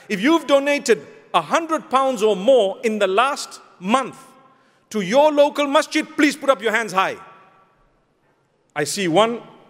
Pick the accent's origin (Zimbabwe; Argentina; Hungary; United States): Zimbabwe; I decided to order one because I come from Zimbabwe.